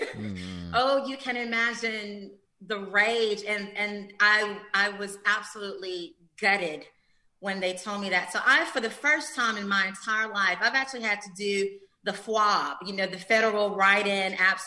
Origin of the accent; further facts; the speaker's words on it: Georgia, United States; And a lot of people are going out and they're voting in record numbers, including in my home state of Georgia.